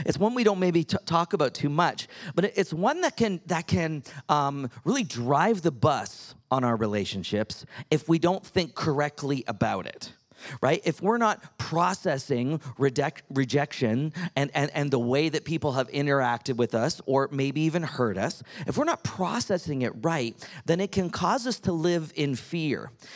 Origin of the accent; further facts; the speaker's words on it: Ontario, Canada; now in Nashville, United States; Nashville, Tennessee area, and we're actually originally both Canadian, from not too far from Toronto, but we are American citizens now, and we love being in the U.S.